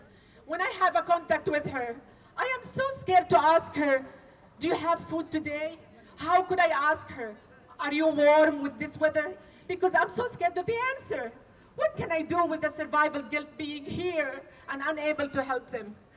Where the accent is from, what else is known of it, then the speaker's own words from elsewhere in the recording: Gaza Strip, Palestine; born and raised in the Gaza Strip, the beautiful Gaza Strip where my mother, my father, my sister and their family are right now